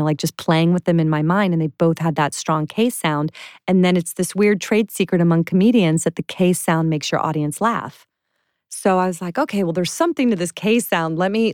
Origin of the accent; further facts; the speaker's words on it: Clearwater, Florida, United States; I sell fax machines. I'm from Clearwater, Florida. I've never taken a business class.